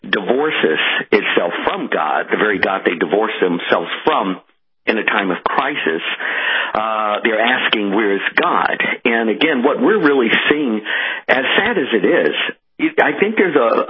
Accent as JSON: {"language": "English", "town": "Chicago", "region": "Illinois", "country": "United States", "tie": "born or raised there", "moved": "yes", "said": "Case in point, my hometown of Chicago that I once lived in over 20 years ago"}